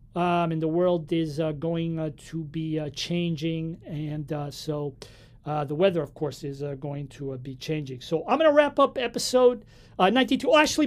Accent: Arcos de Valdevez, Viana do Castelo, Portugal; to talk about my hometown team from Arcos do Valvege, my team in the districts

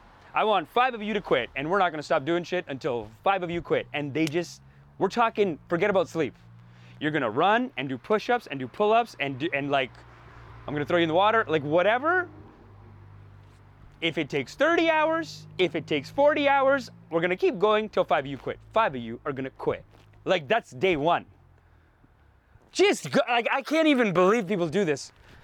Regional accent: Canada; I'm a Canadian prince, brother. I'm a Canadian prince.

